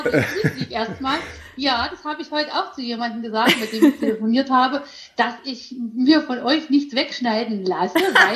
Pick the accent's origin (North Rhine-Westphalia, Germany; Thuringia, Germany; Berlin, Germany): Thuringia, Germany; Bad Langensalza; born there; Okay, also ich bin gebürtige Bad Langensalzerin. Vor 50 Jahren hier in dieser Stadt habe ich das Licht der Welt erblickt.